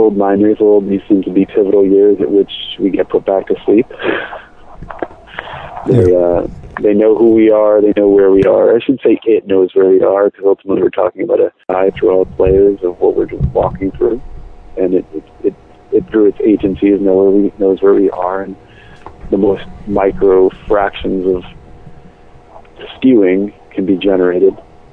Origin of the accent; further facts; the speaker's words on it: Connecticut, United States; I grew up in Connecticut, New England, here in the USA